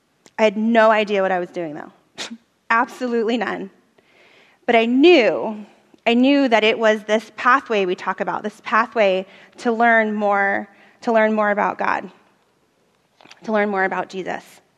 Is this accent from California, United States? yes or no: no; Pennsylvania, United States; now in Portland, United States; Although I grew up in the suburbs, I actually say I'm from Philadelphia, even though I grew up in the burbs.